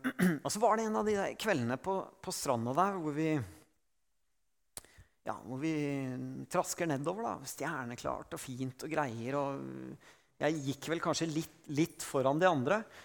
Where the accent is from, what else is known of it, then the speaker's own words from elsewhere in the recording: Eastern Norway, Norway; also born or lived in Bergen; som østlending